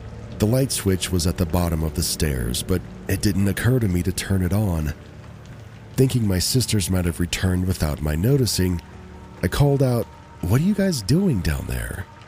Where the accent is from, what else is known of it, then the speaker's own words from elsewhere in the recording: Texas, United States; also born or lived in Los Angeles, California; I'm originally from California. My entire family resides in Los Angeles. Unfortunately, or maybe fortunately, we moved when I was about 2 to a small town in Texas. So, as I like to say, I'm a Cali-made, Texas-raised.